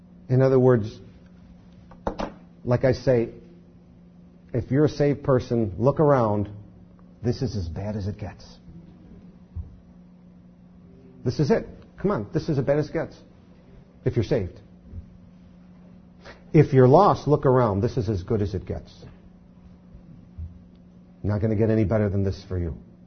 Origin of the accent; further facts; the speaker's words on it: Buffalo, New York, United States; You know, that's just the way I grew up. I grew up in Buffalo, city folk.